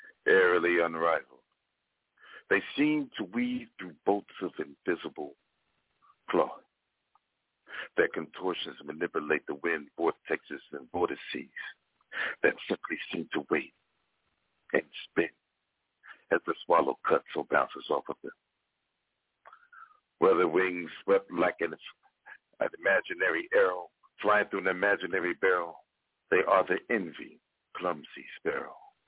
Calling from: Arkansas, United States; from Arkansas.

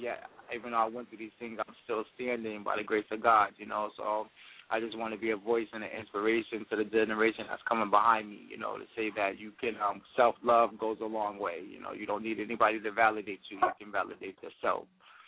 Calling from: Connecticut, United States; I'm calling from Connecticut.

